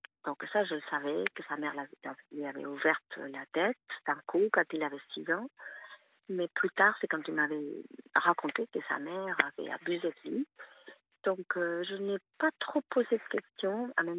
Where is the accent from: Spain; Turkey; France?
Spain; que je suis espagnole